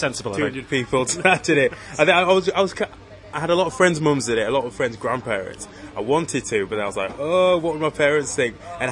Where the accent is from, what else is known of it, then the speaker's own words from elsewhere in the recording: Hull, Yorkshire and the Humber, United Kingdom; I come from Hull, people can actually make some of themselves